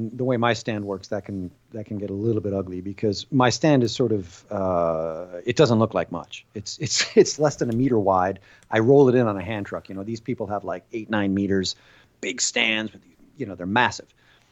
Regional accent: United States; now in France; The American expat, mainly because of how well I can speak French, having been here as long as I have.

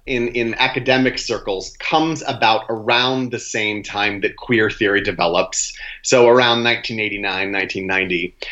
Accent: Maine, United States; now in New York City, United States; But I grew up in Maine on a farm, and I know what that world is like.

